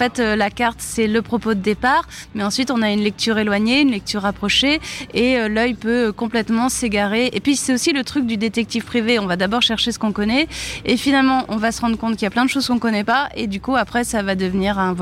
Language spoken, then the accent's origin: French; Normandy, France; Je suis même pas bretonne, hein, je suis normande.